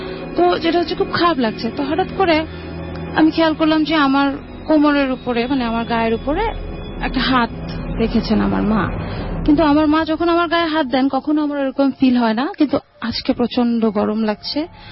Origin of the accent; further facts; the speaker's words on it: Uttara, Dhaka Division, Bangladesh; জি, আসসালামু আলাইকুম … এসছি উত্তরা থেকে।